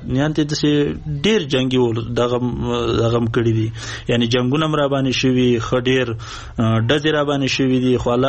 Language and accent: Pashto; Afghanistan; زه هم افغان یم او هغه هم افغان دی.